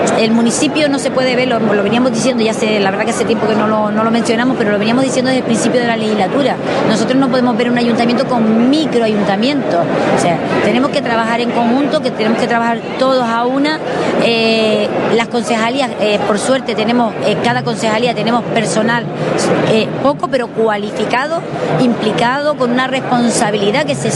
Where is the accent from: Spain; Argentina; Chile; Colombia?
Spain; Canary Islands; Yo, bueno, como buena majorera